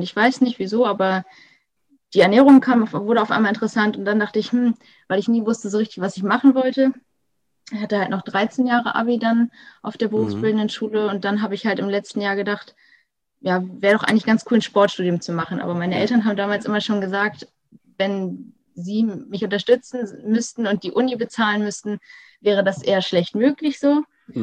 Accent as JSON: {"language": "German", "region": "Lower Saxony", "country": "Germany", "said": "ich komme aus der Lüneburger Heide, so knapp 30 Minuten unter Hamburg wohne ich."}